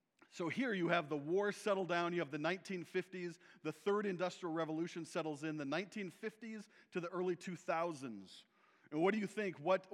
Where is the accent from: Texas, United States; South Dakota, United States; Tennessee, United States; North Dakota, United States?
South Dakota, United States; Okay, I grew up in South Dakota.